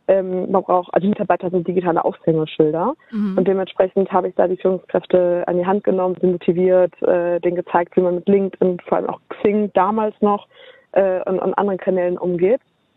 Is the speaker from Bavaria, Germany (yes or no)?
no; Düsseldorf, North Rhine-Westphalia, Germany; Düsseldorf, au, meine Heimat.